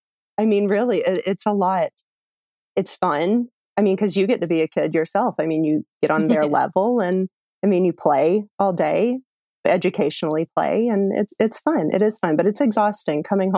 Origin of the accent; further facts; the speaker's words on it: Georgia, United States; Well, yeah, I grew up here in the North Georgia Mountains. It's a beautiful area.